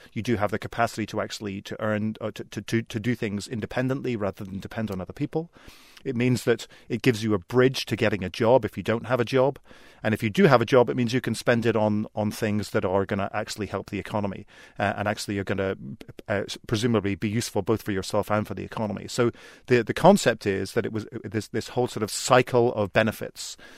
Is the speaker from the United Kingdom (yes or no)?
yes; United Kingdom; also born or lived in Ireland; I'm from the United Kingdom and Ireland.